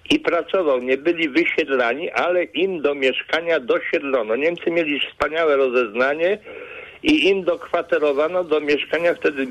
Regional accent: Kuyavian-Pomeranian Voivodeship, Poland; Ja pochodzę z Kujaw

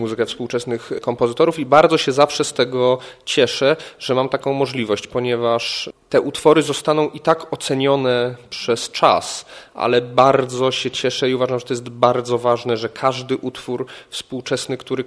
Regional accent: Poznań, Greater Poland Voivodeship, Poland; Bywam tu rzadko, bo rzadko, ale jednak mieszkam w Poznaniu. Jestem poznaniakiem, czuję się poznaniakiem.

